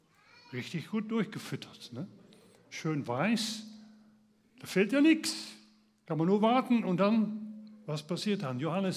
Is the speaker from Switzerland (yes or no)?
no; Netherlands; German is a second language; Und ich kenne als Holländer, kenne ich nur einen K-Freitag und der heißt auf Holländisch Goede Vrijdag.